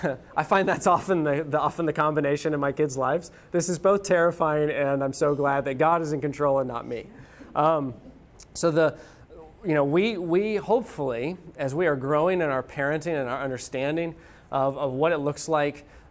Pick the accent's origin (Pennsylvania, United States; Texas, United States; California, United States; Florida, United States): Texas, United States; Dallas; I'm from Dallas.